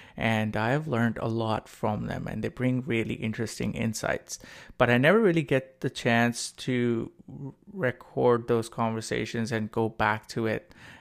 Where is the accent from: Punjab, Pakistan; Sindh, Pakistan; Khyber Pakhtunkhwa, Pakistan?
Sindh, Pakistan; Karachi; now in Canada; I am a Pakistani Canadian living in Canada for over 10 years now, originally born and raised in Karachi, Pakistan, and I am in the tech industry.